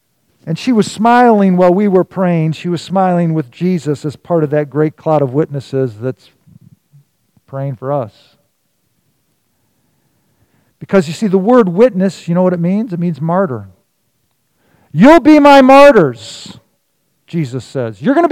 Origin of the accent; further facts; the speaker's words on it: Detroit, Michigan, United States; I grew up in Detroit.